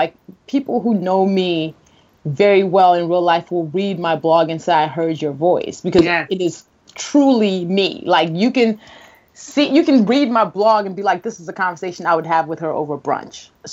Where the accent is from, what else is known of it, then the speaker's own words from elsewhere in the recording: Nigeria; as a Nigerian